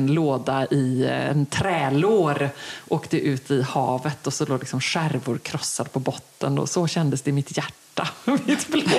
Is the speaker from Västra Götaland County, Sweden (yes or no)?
yes; Gothenburg, Västra Götaland County, Sweden; Det fick mig som göteborgare att tänka på så här Ostindiefararen